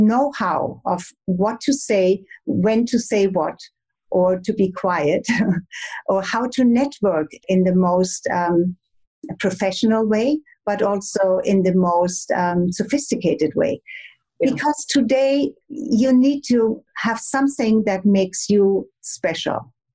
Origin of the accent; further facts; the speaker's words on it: Germany; accent: German; English is a second language; now in Bahamas; Okay. So I come from Germany. I guess you probably can hear this from my little German accent. It's not a very heavy one, but I still have it. I come from a very old, over 1,000-year-old aristocratic family in Germany. My father's line actually came from Venice.